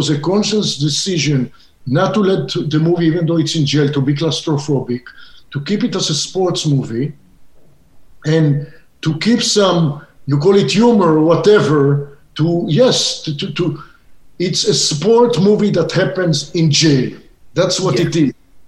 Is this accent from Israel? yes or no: yes; Israel; also born or lived in Southern California; growing up in Israel, then living in Southern California